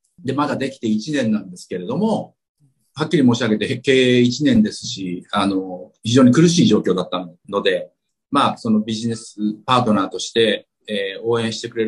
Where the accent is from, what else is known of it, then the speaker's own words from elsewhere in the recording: Tokyo, Japan; 自分も東京で生まれて、その、すごく狭いエリアの中で生活をずっとしてきましたので、